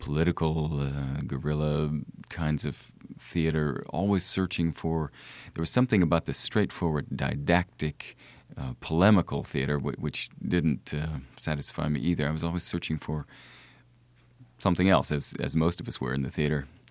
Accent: United States

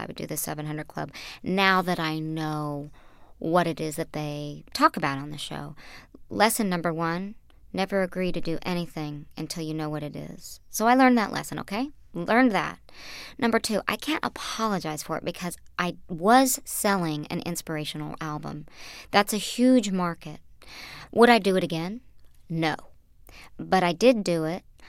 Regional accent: Bible Belt, United States; growing up in the Bible Belt as I did, I was not abnormal. In fact, if you didn't believe in God, you were abnormal. So when I moved to New York

